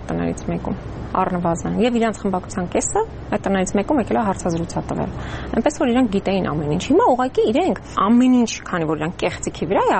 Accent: Vardenis, Gegharkunik, Armenia; ես երբ որ եկել եմ այստեղ ուսանող, ես տուն չեմ ունացել, ես վարձով եմ ապրել, եւ Վարդենիսից եկել եմ

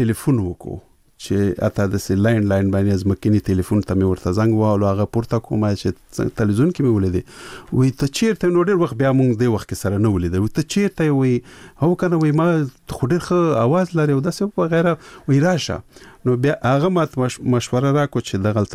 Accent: Peshawar, Khyber Pakhtunkhwa, Pakistan; خو زه ورکوټه په پېښور کې لوی شوی یم

